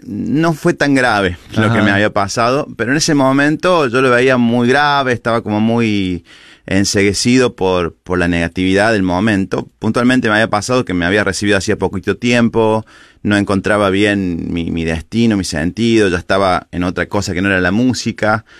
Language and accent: Spanish; Villa Dolores, Córdoba, Argentina; soy bien cordobés y del interior del interior sería, porque soy de un lugar que se llama Villa Dolores, que queda en el valle detrás de la sierra, en un lugar, una zona muy bonita ahí en Córdoba